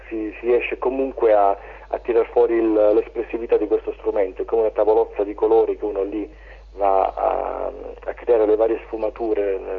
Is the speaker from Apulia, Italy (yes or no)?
yes; Apulia, Italy; io sono anche io pugliese, a pochi chilometri da Polignano dove lui è nato